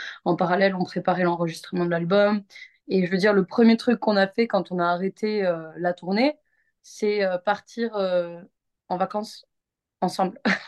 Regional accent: Toulouse, Occitanie, France; moi, je suis de Toulouse

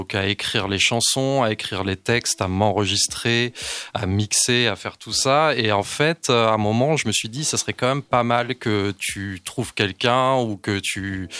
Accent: Quimper, Brittany, France; puis on vient du même coin, en fait. On vient de Quimper, tous les deux.

